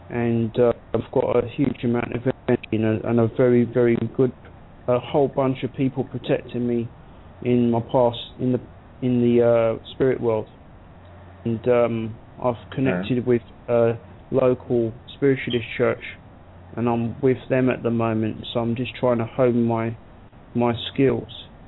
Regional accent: Leicester, East Midlands, United Kingdom; I'm from Leicester in England.

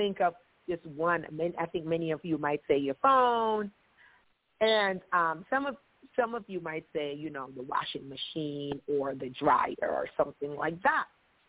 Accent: Jamaica; The next thing for me is that growing up in Jamaica, I love to do, whenever you do the laundry outside

